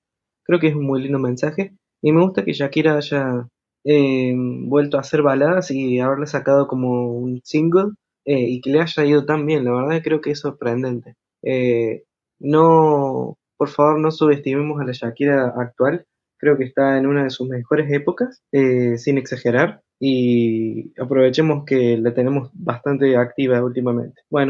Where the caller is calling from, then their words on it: Argentina; de Argentina.